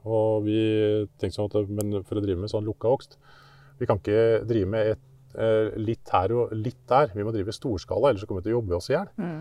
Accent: Lommedalen, Akershus, Norway; Jeg kommer fra Lommedalen. Når jeg vokste opp, så var det jo tømmerhoggere halvparten av dem.

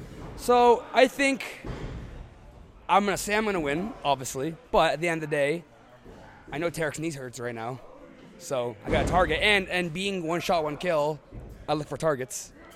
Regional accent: Canada; as a Canadian wrestler, our biggest thing is getting a visa, right?

